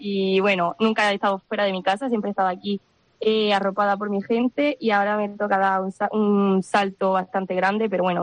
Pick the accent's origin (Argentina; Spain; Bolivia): Spain; Almería, Andalusia; de todos los años que he estado aquí en mi tierra, en Almería